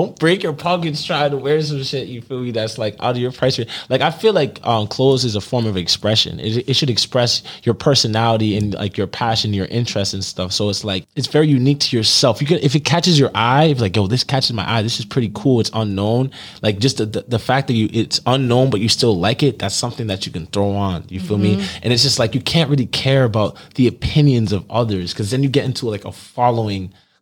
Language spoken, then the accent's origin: English; Boston, Massachusetts, United States; now in New York, United States; I'm from Boston originally.